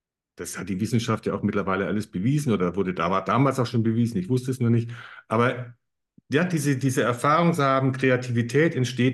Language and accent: German; Ansbach, Bavaria, Germany; Okay, also wo ich herkomme, ich wollte erst sagen aus Ansbach